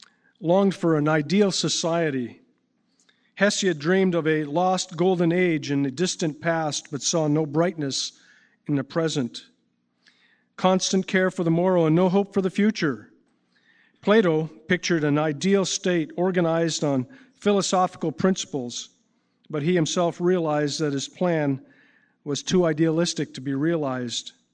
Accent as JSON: {"language": "English", "country": "Canada", "said": "am I glad I'm Canadian."}